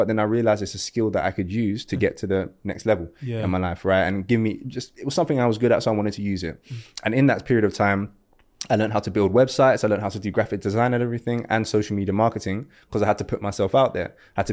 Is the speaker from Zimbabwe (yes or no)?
no; London, United Kingdom; But you know, you go through the regular growing up in London kind of stuff.